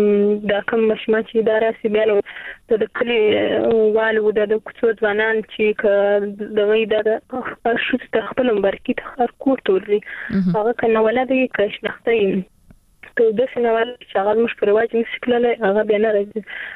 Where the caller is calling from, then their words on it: Zabul, Afghanistan; د زابل څخه تماس نیولې دي.